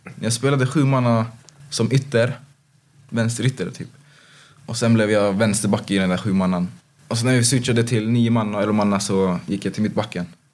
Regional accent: Haninge, Stockholm County, Sweden; Jo, Huddinge sjukhus.

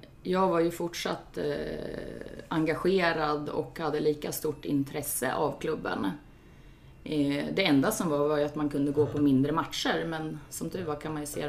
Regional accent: Sundsvall, Västernorrland County, Sweden; born there; also born or lived in Gothenburg; Jag är ju född här i Sundsvall. Och har bott i Göteborg. Flyttat tillbaks hit för 2 år sedan.

